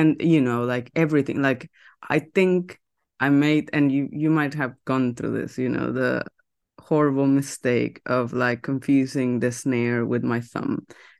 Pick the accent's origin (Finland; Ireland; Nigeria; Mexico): Mexico; also born or lived in United States; now in United Kingdom; I'm from Mexico, so like we just get a very, I mean, we have a community, jazz community and stuff, but it's very small.